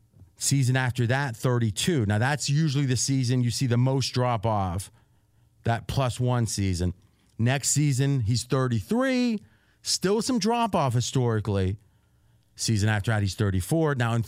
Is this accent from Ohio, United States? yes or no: yes; Ohio, United States; Anyone that put 30 years in the mill where I grew up in Ohio or the mines usually had an injury or two coming out.